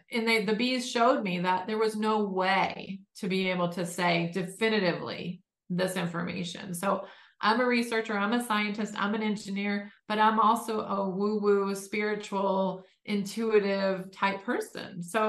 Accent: Detroit, Michigan, United States; So I started out born and raised in Detroit. So blue collar environment.

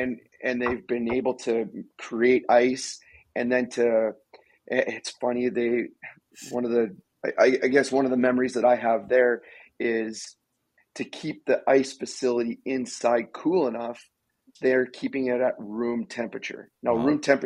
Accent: Canada; power skating instructor through the Can Power Skate program here in Canada. I wanted something here in my hometown

